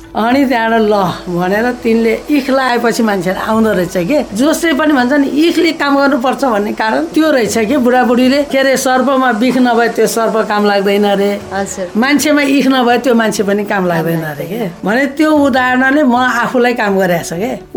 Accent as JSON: {"language": "Nepali", "town": "Gorkha", "region": "Gandaki Province", "country": "Nepal", "tie": "born there", "said": "मेरो जन्म थलो त गोर्खा हो।"}